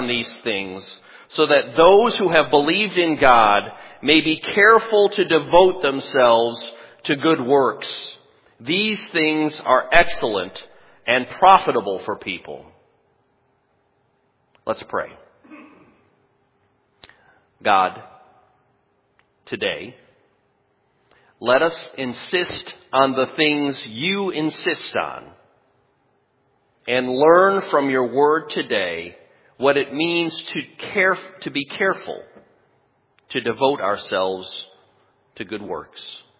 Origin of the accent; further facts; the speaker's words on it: New York, United States; For those of you who don't know me, I grew up in Western New York as a Catholic, and by the time I got to college, I was a convinced atheist.